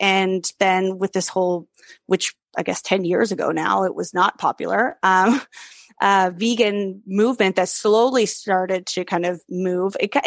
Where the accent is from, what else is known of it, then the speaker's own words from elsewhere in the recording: Germany; also born or lived in Europe; I grew up in Europe, spent a lot of time as a kid in Europe. So my kind of food landscape was very vast and very close by. I grew up in Germany.